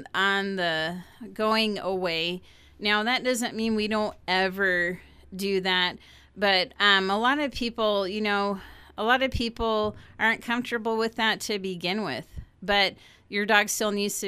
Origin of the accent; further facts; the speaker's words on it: South Lake Tahoe, California, United States; Well, I grew up in South Lake Tahoe, where they were exceptional with the snow clearing.